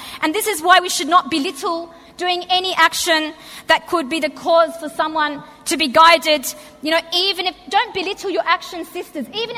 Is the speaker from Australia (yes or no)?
yes; Australia; a lot of Aussies feel when you become Muslim, it's like you've rejected being Australian. You know, you're not Australian anymore.